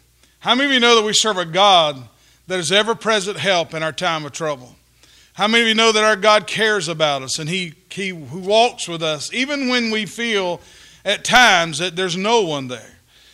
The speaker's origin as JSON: {"language": "English", "town": "Goldsboro", "region": "North Carolina", "country": "United States", "tie": "born or raised there", "said": "I'm a native here of Goldsboro, born and raised in Goldsboro, and this is my home."}